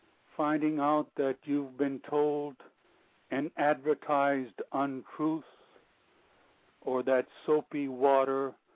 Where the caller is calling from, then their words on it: California, United States; I'm calling from the great county of Sonoma in California.